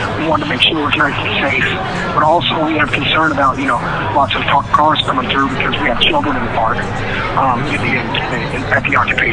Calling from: Portland, Oregon, United States; Portland, Oregon. I apologize.

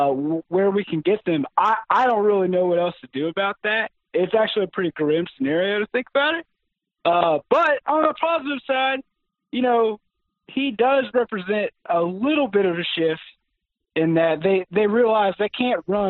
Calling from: Georgia, United States; Do declare … from Georgia, Sam.

